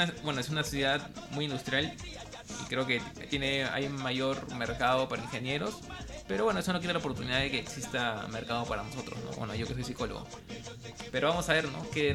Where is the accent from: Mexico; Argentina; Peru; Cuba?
Peru; Lima; mis abuelos son de Arequipa. Mis abuelos paternos son de Arequipa y mi abuela materna es de Trujillo. Pero yo nací en Lima. Toda mi vida he hecho en Lima